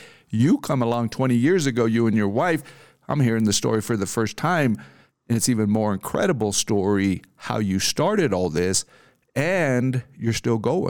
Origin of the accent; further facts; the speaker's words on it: Alamosa, Colorado, United States; when I grew up in Alamosa, downtown Alamosa, Main Street was popping.